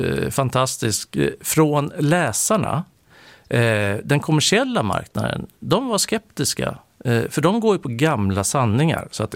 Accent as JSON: {"language": "Swedish", "town": "Nyköping", "region": "Södermanland", "country": "Sweden", "said": "Jag är från Nyköping, så jag har dammat av några gamla Nyköpingsuttryck till och med."}